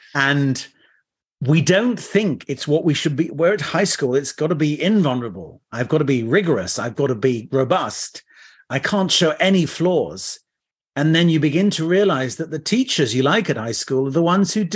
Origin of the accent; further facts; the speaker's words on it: France; I grew up in France